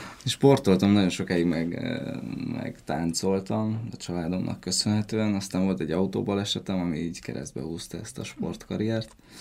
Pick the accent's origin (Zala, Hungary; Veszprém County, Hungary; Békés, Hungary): Veszprém County, Hungary; Veszprém; Aztán Veszprém, ugye a nagyváros, ami közelünkben volt, én ott nőttem fel